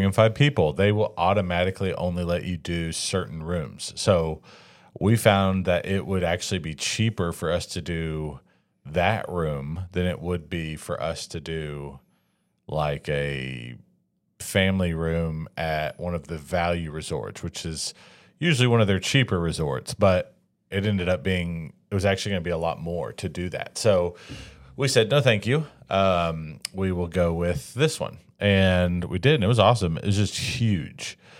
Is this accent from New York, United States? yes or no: no; Alabama, United States; Since Heather's from Florida and I'm from Alabama, we thought, well, why don't we just like go see my family for 2 days?